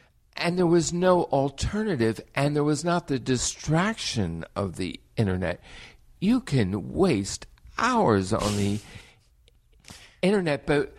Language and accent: English; New Jersey, United States; now in San Francisco, United States; I am a Jersey boy